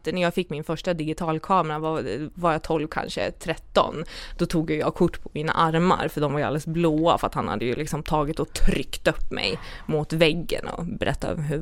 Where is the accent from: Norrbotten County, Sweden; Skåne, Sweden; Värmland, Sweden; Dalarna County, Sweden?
Dalarna County, Sweden; Jag kom ju från Dalarna, jag lyftade till Uppsala, jag lyftade till Hultsfred, jag lyftade till Stockholm, alltså jag var överallt.